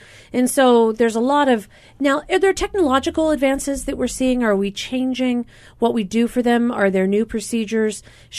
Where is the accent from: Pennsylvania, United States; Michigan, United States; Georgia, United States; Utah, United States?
Pennsylvania, United States; she is an interventional cardiologist at Straub Clinic and Hospital who hails from Pennsylvania, my home state.